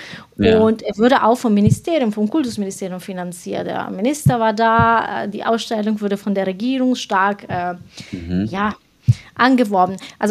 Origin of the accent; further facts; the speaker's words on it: Piedmont, Italy; German is a second language; Nein, ich komme nicht aus Rom. Ich komme aus dem Norden, aus dem Piemont.